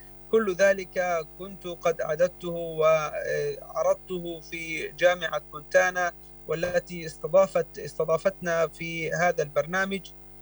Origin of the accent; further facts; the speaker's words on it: Palestine; وبالتالي بدأت في نقطة انطلاق أننا كفلسطينيين لنا هوية ولنا وجود قبل أن يتم وجود أي كيان آخر مقتصب لبلادنا.